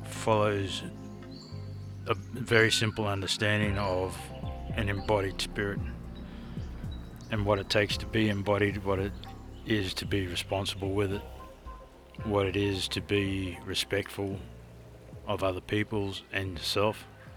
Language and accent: English; New South Wales, Australia; I'm from the Gitabal and Ngarrukul people of the Northern Rivers. So it's around Mount Lindsay and Mount Warning, Mulumbini, Momali and Jargonbunj.